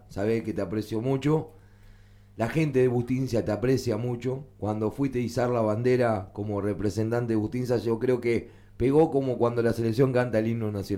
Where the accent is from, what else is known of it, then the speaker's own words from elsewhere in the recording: Argentina; Somos argentinos.